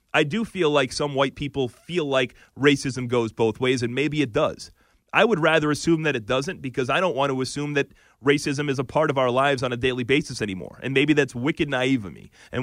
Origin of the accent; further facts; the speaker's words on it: Lynn, Massachusetts, United States; because I've got family and friends in Lynn, I grew up playing in Lynn